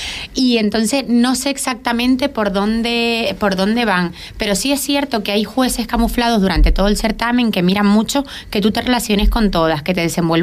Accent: Canary Islands, Spain; yo, como buena canaria, soy morena

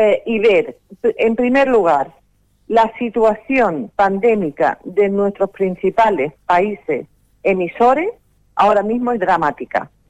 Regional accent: Canary Islands, Spain

